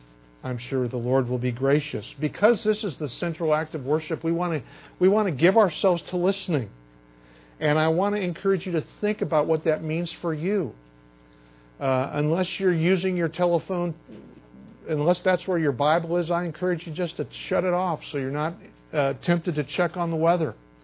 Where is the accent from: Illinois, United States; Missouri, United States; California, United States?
Illinois, United States; I grew up outside of Chicago, Illinois. Many of you are fond of pointing that out whenever my accent slips and I revert to my Yankee twang.